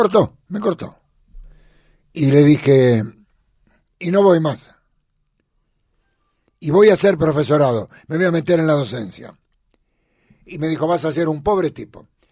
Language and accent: Spanish; Buenos Aires, Argentina; No, pero no, yo era de la paternal, en Villa Urquiza.